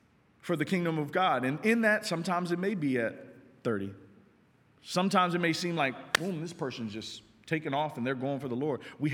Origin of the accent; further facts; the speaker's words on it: Kansas, United States; But I'm from Kansas, and I remember watching people plant seeds.